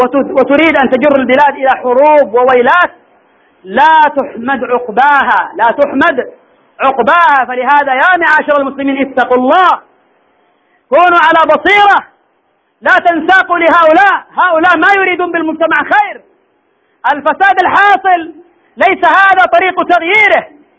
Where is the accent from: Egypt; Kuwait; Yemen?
Yemen; Hodeidah, Al Hudaydah; خرجوا عندنا في الحديدة إلى مكتب التربية